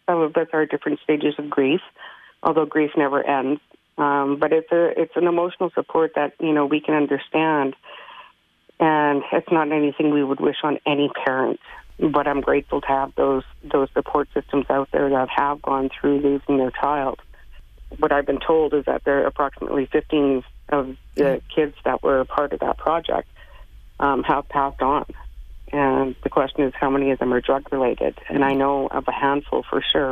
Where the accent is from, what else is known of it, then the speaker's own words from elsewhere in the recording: Hay River, Northwest Territories, Canada; I grew up in Hay River, and it was like a safe, relatively safe place to grow up.